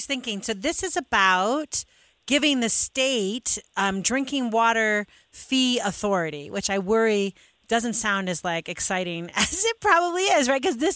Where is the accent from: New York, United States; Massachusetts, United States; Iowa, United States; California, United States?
New York, United States; moved away; I grew up in New York and we used to have to pay for secondary water, like the amount that you used. When I moved to Utah, I was like, oh, I don't, right?